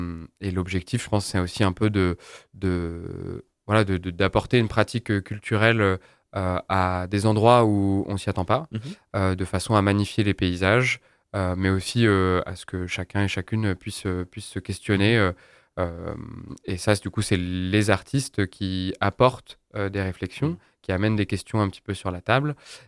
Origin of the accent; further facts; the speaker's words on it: Auvergne-Rhône-Alpes, France; Je suis originaire d'ici. Mm-hmm. J'ai grandi dans les Combrailles.